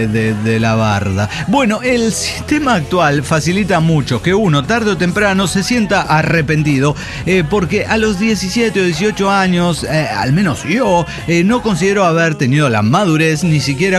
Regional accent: Peru; now in United States; yo soy peruana, pero mi único deseo es, bueno, en realidad soy ciudadana americana.

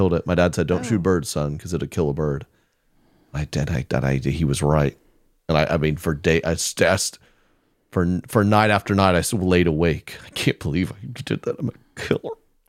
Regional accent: Oklahoma, United States; I am. I'm from Oklahoma.

